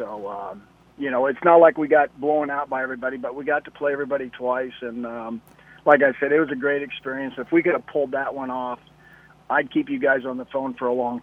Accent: Nebraska, United States; Well, you know, like most of us growing up in Nebraska, you just went from sport to sport.

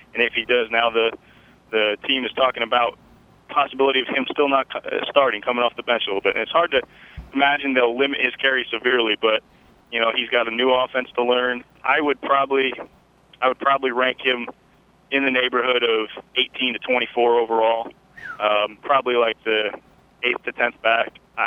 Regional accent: New Jersey, United States; I'm from New Jersey, so my other league mates are all in New Jersey.

